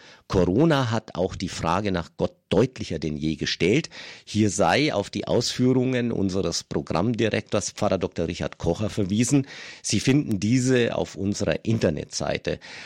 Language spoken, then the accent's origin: German; Bad Griesbach im Rottal, Bavaria, Germany; Bad Griesbach im Rottal ist meine Heimat. Der Schäffler-Tanz gehört zu prägenden Ereignissen meiner Kindheit dort.